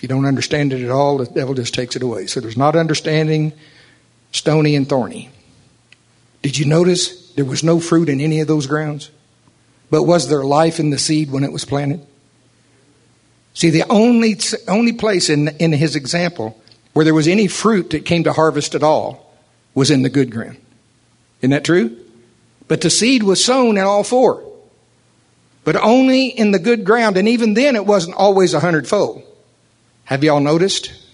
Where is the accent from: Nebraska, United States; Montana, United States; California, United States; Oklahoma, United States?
Oklahoma, United States; I grew up around Seminole and Shawnee a little bit of my life. I had farmers on both sides of my family.